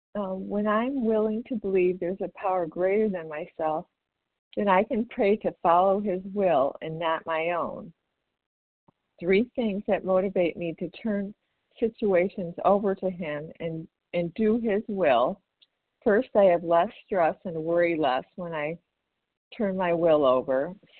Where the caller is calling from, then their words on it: Chicago, Illinois, United States; I'm calling in from Chicago, Illinois.